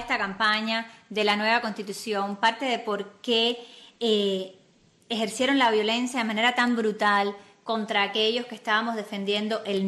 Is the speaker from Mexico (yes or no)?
no; Cuba